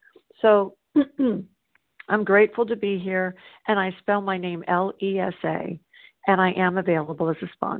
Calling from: South Carolina, United States; And I'm calling from South Carolina, and it's so nice to be back on the meeting this morning.

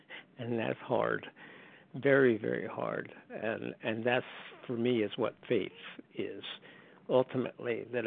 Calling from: North Carolina, United States; recovered compulsive overeater from North Carolina.

